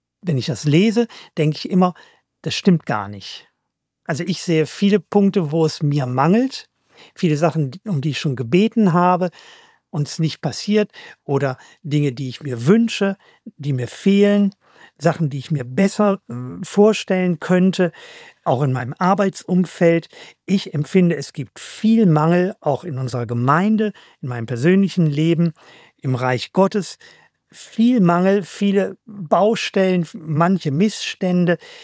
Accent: North Rhine-Westphalia, Germany; wir kommen aus dem Nordgebiet, also der Nordpunkt unseres Bundeslandes liegt nur 20 Kilometer entfernt. Insofern sind wir aus Nordostwestfalen

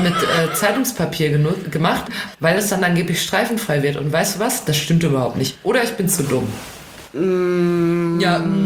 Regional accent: North Rhine-Westphalia, Germany; Ich komme ja aus dem Ruhrgebiet.

